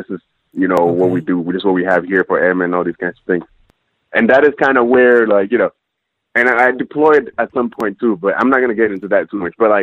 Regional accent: Ghana; I'm originally from Ghana, as you mentioned already. So, but growing up over there, I always wanted to kind

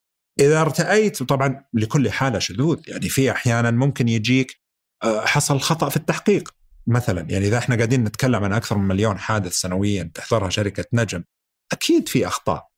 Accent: Saudi Arabia; للأسف حنا عندنا في السعودية

